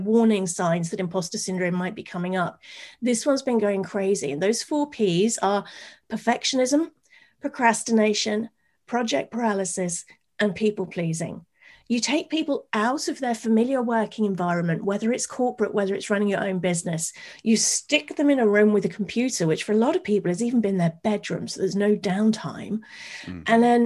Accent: United Kingdom; particularly as me as a Brit, is get past that British thing of, I don't want to bother you

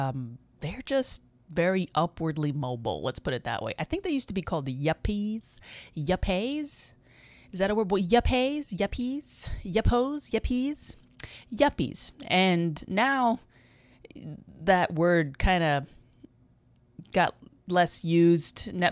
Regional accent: New York City, New York, United States; I'm from New York City, so maybe most people have seen something like it, but not me.

